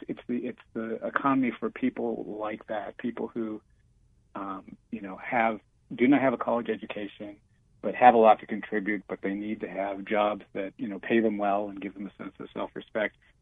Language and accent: English; West Virginia, United States; So again, I'll go back to my home state of West Virginia.